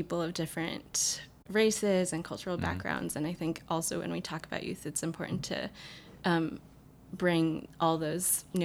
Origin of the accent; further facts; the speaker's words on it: United States; I am a Filipino-American from the U.S., and I work in sexual and reproductive health.